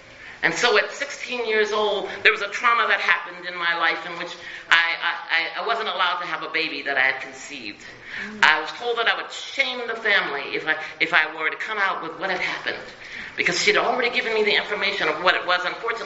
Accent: Culpeper, Virginia, United States; also born or lived in Bonn, Germany; So I came from Culpeper, Virginia. I was born in Bonn, Germany. And we were a military family.

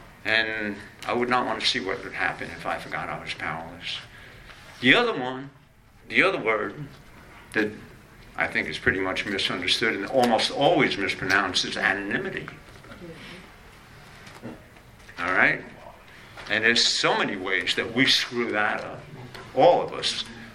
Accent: Bronx, New York, United States; I'm from the Bronx.

